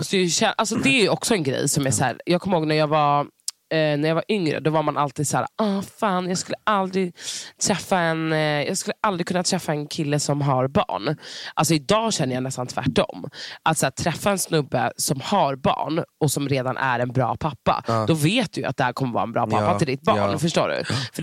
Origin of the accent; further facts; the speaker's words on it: Stockholm, Stockholm County, Sweden; Alltså jag är så söder som man kan bli. Jag har bott i innerstan hela mitt liv.